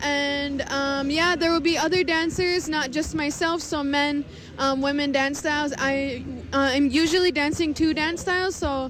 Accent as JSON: {"language": "English", "town": "Lac du Flambeau", "region": "Wisconsin", "country": "United States", "said": "I am Bear Clan from Lac de Flambeau, Wisconsin."}